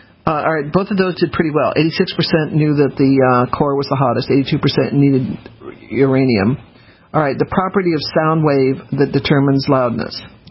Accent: Denver, Colorado, United States; I knew that because I grew up in Denver.

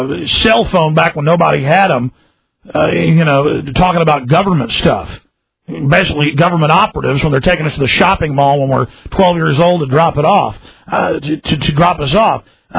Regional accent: Dallas, Texas, United States; I mean, I grew up in Dallas around these people.

